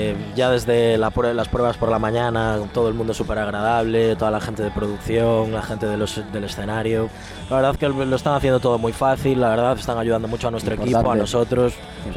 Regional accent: Vigo, Galicia, Spain; O sea, venimos desde Vigo, o sea que venimos desde lejos

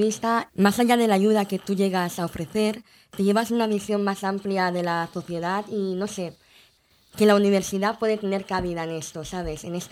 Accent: Almería, Andalusia, Spain; tú entras, es una ciudad nueva, porque yo vengo de Almería

